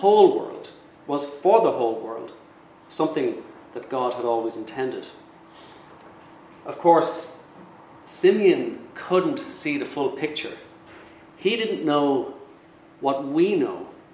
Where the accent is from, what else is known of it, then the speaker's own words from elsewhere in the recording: Dublin, Leinster, Ireland; which had come to Kilbarrack, where I grew up in Dublin.